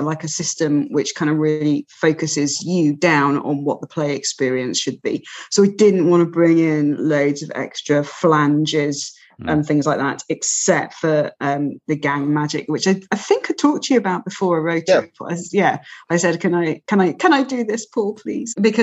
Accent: United Kingdom; Oh no, come on! We're all British here. We know that pretty good actually means amazing.

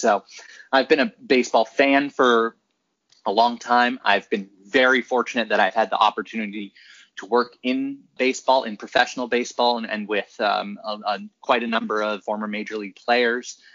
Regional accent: Boston, Massachusetts, United States; I'm originally from Boston area in Massachusetts, a Red Sox fan.

